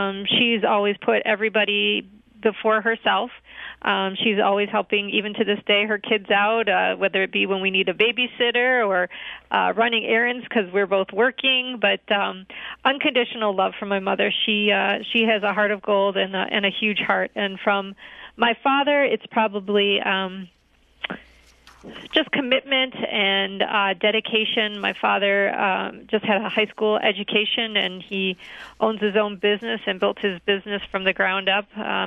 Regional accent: Roseville, Michigan, United States; Sure. I grew up in Roseville, Michigan.

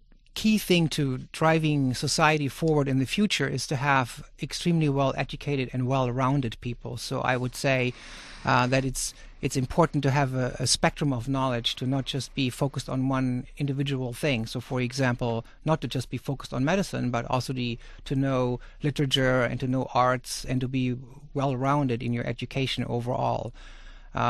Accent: Giessen, Hesse, Germany; So I grew up in a town called Gießen, which is about 40 miles north of Frankfurt.

